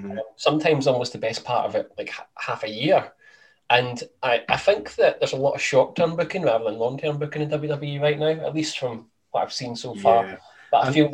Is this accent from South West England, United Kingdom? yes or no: no; Scotland, United Kingdom; like we said last week, we're Scottish and we kind of find this whole Scottish garb a little bit cringy